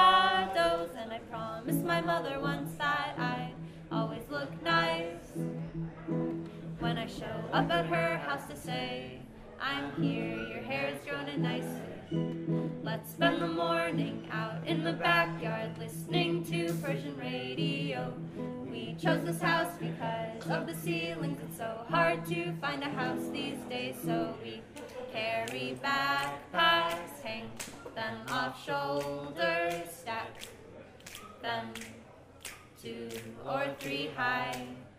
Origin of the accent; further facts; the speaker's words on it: Santa Barbara, California, United States; We're from Santa Barbara, California.